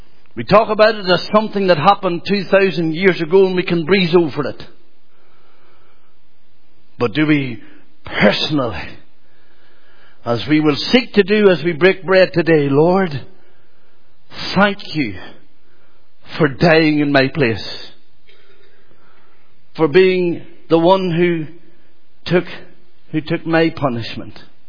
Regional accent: Monaghan, Ulster, Ireland; born or raised there

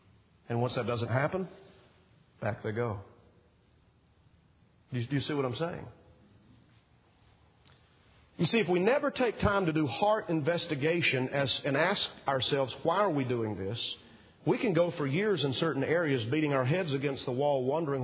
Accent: the South, United States; the phrases and the little sayings I was raised with in the South

